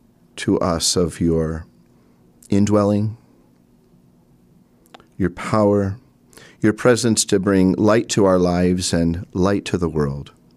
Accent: Anaheim, California, United States; I was born in 1967 in Anaheim and lived in the same house all my life until I went to seminary in 1990.

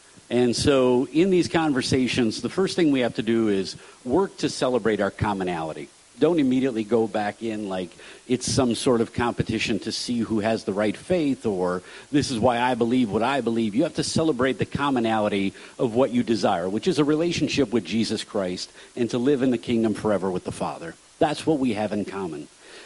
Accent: Chagrin Falls, Ohio, United States; For those of you that don't know me, I'm from Chagrin Falls, Ohio

